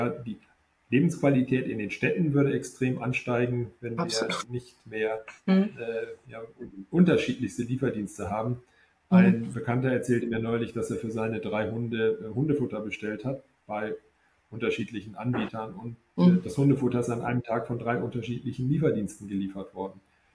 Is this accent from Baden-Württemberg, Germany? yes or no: no; Wuppertal, North Rhine-Westphalia, Germany; In meiner Heimatstadt Wuppertal